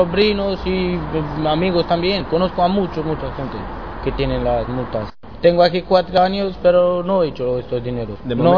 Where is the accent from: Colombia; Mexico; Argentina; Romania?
Romania; Tecuci, Galați County; now in Spain; se llama Tecuci, Galați.